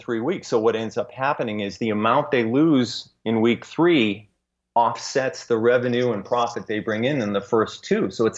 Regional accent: New England, United States; especially many of them that I grew up with in New England in the 60s and 70s.

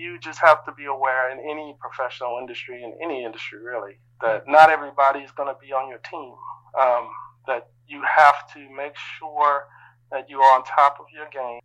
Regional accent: New Orleans, Louisiana, United States; moved away as an adult; now in Bloomington, United States; I come from New Orleans, and so I came to Bloomington Normal to work

